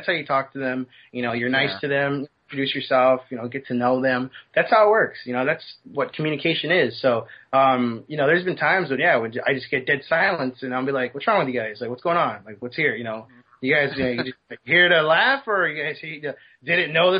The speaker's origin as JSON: {"language": "English", "country": "United States", "tie": "born there", "said": "Yeah, I am American. I'm American. You know, I was born here. I'm American"}